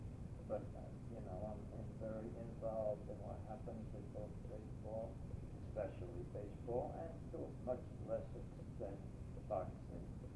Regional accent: Brooklyn, New York, United States; born there; I was born in Brooklyn, New York in 1922, May 23rd, which is my birthday today.

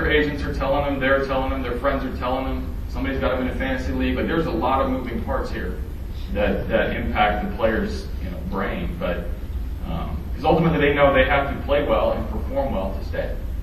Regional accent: Oklahoma, United States; Because when I grew up in Oklahoma

